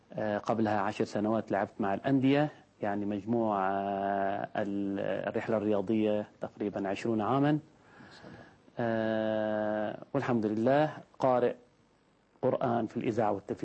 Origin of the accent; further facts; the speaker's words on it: Beirut, Beirut Governorate, Lebanon; born there; نحن من مواليد بيروت، إنما الجد من مواليد طرابلس. عندما نزل إلى بيروت سألوا أنت من أين؟ قال لهم أنا من طرابلس، وكتبوا … على الهوية،